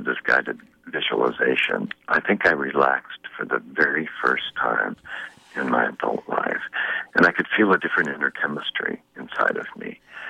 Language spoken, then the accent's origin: English; California, United States; born there; also born or lived in Hong Kong; I was born in California.